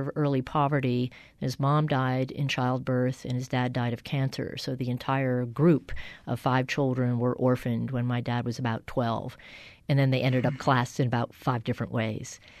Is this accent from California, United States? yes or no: no; Columbus, Ohio, United States; born there; also born or lived in Connecticut; So I was born in Columbus, Ohio, and my parents were both people who did believe quite profoundly in civil rights. And so when we moved to Connecticut